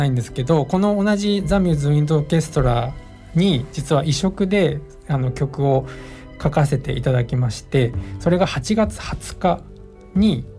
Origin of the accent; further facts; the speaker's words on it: Chiba, Japan; いつも地元の千葉でお世話になっている楽団なんですが